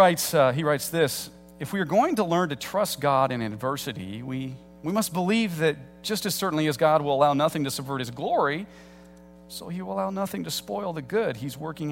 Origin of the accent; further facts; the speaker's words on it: Illinois, United States; also born or lived in Indiana; that's rather different for me, being from the Midwest and growing up in Illinois and then living in Indiana.